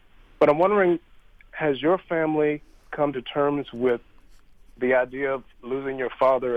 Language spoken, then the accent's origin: English; Virginia, United States; I'm from Virginia originally. I come from a family of 11. I'm the youngest.